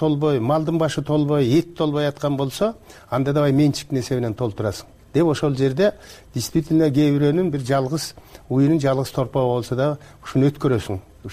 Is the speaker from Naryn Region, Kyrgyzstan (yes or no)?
yes; Naryn Region, Kyrgyzstan; Мен өзүм нарындыкмын да.